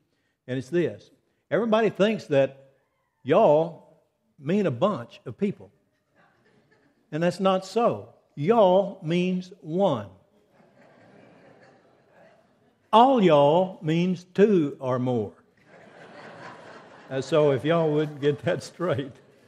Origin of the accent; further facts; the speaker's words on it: Texas, United States; But I wanted to say first, greetings from Texas. I've already been challenged about my accent.